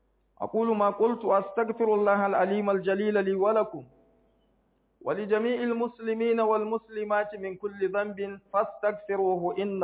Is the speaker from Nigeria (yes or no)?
yes; Nigeria; Arabic is a second language; حتى في بلادنا نيجيريا